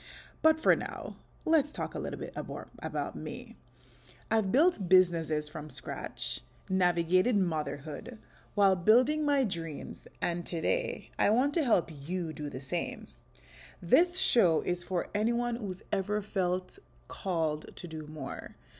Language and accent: English; Portland, Jamaica; So, let's talk about my roots. I was raised in Portland, Jamaica, where life taught me to be resourceful, grit, and how to create something out of nothing.